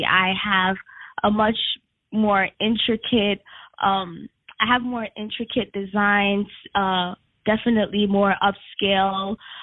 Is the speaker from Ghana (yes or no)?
yes; Ghana; now in United States; Ghana is my home country, and I feel like, you know, I'm fortunate to be a United States citizen, but, you know, I never forget home